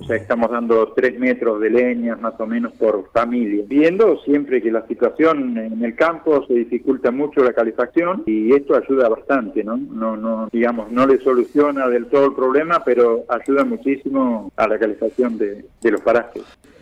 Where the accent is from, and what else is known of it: Argentina